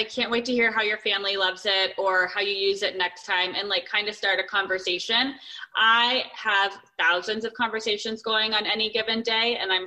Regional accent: Arizona, United States; now in California, United States; Like I'm in California. I grew up in Arizona.

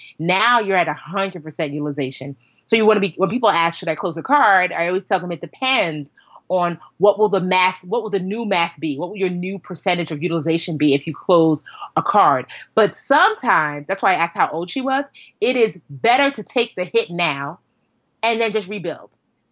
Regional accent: Nigeria; Her husband is Nigerian. Well, we're all Nigerian, but he like was born and raised in Nigeria.

